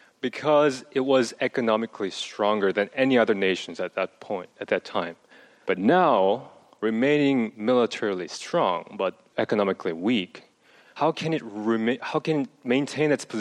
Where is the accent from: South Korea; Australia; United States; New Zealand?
South Korea; By the way, I'm from South Korea.